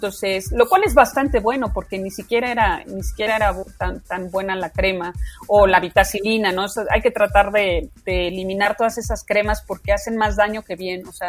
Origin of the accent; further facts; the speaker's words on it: Mexico City, Mexico; no tengo acento, soy chilanguísima, me salí 2 años de mi pueblo, de acá de la Ciudad de México a Estados Unidos, a Boston, pero nada más.